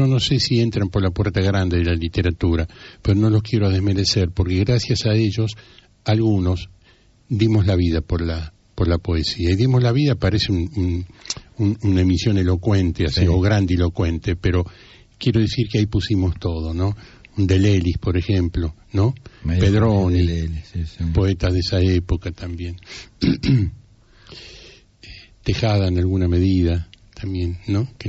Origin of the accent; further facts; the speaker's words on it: Buenos Aires, Argentina; born there; Yo nací en el Abasto